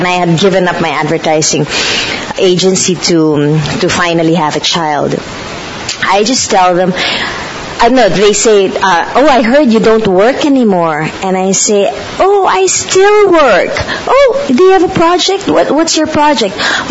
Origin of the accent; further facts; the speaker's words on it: Philippines; I'm from the Philippines, and I used to work in advertising.